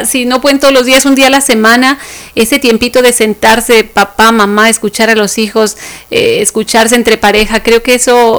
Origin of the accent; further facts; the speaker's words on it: Mexico; todos juntitos, como muega nos decimos en México.